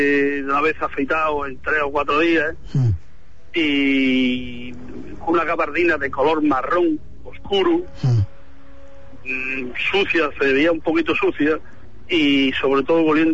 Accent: Granada, Andalusia, Spain; De Granada

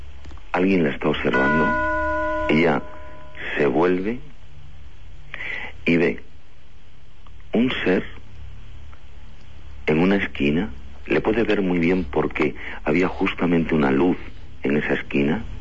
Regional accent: Castile and León, Spain; empecé a especializarme un poquito en mi tierra, en Castilla y León

